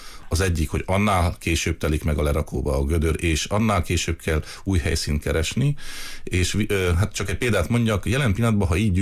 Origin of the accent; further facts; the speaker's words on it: Odorheiu Secuiesc, Harghita, Romania; én is székelyudvarhelyi vagyok